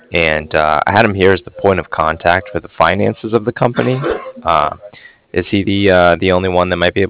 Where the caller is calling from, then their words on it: Cardiff, Wales, United Kingdom; I was calling from Cardiff, and I was calling regarding some financing